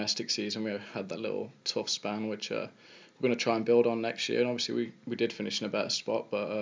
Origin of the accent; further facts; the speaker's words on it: Nottingham, East Midlands, United Kingdom; Yeah, it's my hometown team.